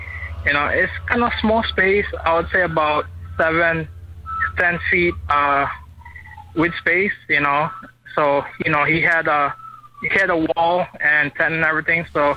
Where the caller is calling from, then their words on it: Honolulu, Hawaii, United States; I'm calling from Honolulu, Hawaii.